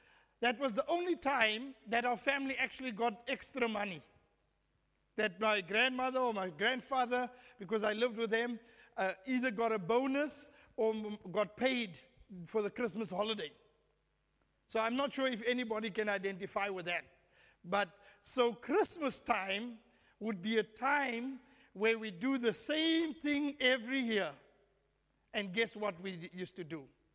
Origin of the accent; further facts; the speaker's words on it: South Africa; I come from Africa, as you know, South Africa.